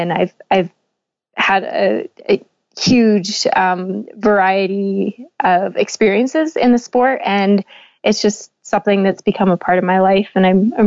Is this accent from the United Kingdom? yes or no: no; Wyoming, United States; I grew up in Northeastern Wyoming, and basketball was kind of everyone's world.